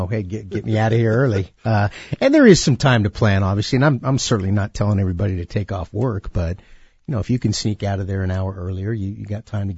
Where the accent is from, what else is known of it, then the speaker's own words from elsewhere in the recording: Fresno, California, United States; It's my hometown, Jeff.